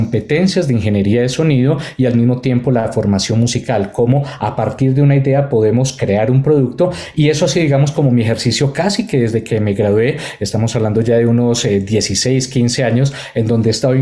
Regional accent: Manizales, Caldas, Colombia; una agrupación que de hecho consolidé en la ciudad de Manizales, de donde soy

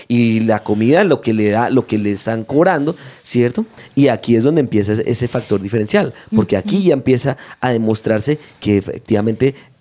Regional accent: Bogotá, Colombia; Nosotros los que vivimos somos aquí cachacos.

